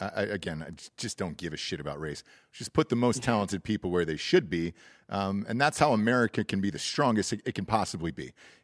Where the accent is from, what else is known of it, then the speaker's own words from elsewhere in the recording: Georgia, United States; I grew up in Georgia. I know that area very well.